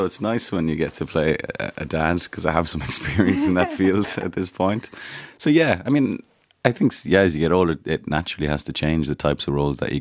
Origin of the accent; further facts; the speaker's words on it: Cork, Munster, Ireland; I'm from Cork.